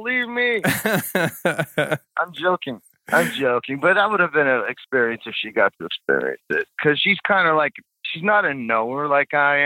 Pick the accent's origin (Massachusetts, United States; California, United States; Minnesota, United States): California, United States; I'm from California, man.